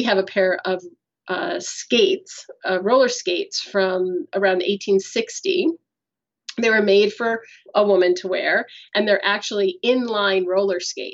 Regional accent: United States; I'm American.

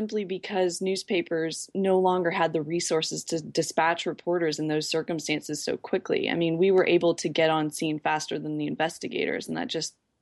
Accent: Charleston, South Carolina, United States; I'm actually back in my hometown of Charleston, which is, according to Condé Nast, the best city in the world.

